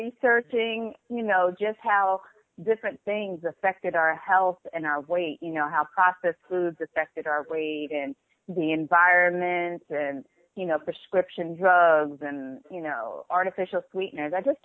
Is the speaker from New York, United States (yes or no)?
yes; Port Chester, New York, United States; now in Rockledge, United States; I was born and raised in New York.